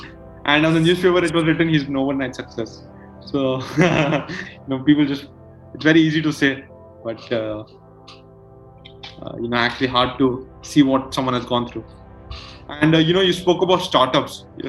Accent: Nigeria; I'm not primarily from India. I study in the UK, but my hometown where I stay is Nigeria actually.

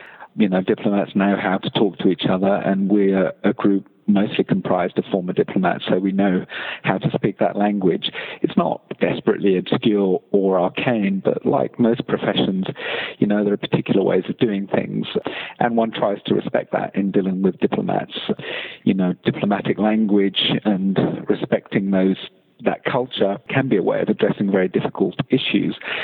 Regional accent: United Kingdom; My breach from formal diplomacy, from being a British diplomat, happened because of the Iraq war.

